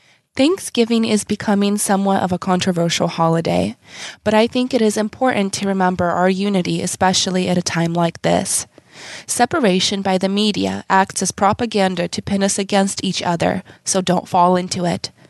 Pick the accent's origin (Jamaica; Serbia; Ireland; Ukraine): Ukraine; now in United States; I've only been here, you know, I came from Ukraine. I've only been here about 18 years.